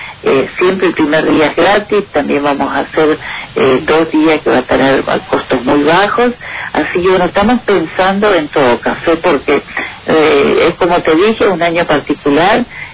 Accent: Argentina; y siendo argentino por supuesto nosotros los que estamos en el Parque de las Naciones.

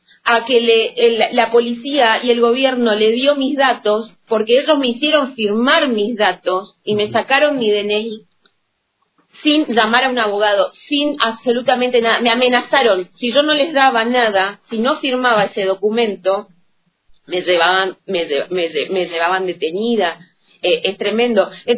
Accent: Posadas, Misiones, Argentina; soy de Posada, soy misionera.

